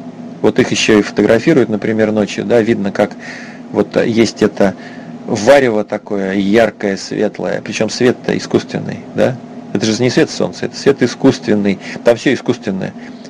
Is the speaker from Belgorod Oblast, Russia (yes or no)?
no; Nizhny Novgorod, Nizhny Novgorod Oblast, Russia; вот я из Нижнего Новгорода родом